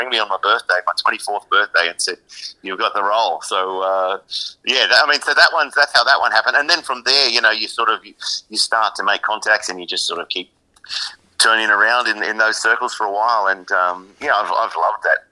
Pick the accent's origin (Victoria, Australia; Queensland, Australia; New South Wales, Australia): New South Wales, Australia; Wagga Wagga; now in Wollongong, Australia; I'm originally from Wagga Wagga, as we've already discussed, yes. But I live these days in Wollongong.